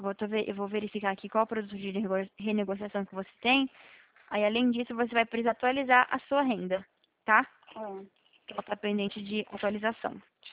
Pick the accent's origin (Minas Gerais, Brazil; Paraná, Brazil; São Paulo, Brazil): São Paulo, Brazil; Presidente Prudente; Eu sou de Presidente Prudente, aqui pertinho.